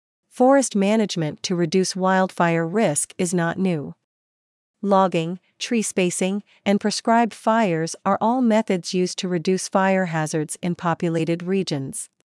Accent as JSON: {"language": "English", "town": "Banff", "region": "Alberta", "country": "Canada", "tie": "born or raised there", "said": "I grew up in the town of Banff and can't imagine watching my hometown go up in flames."}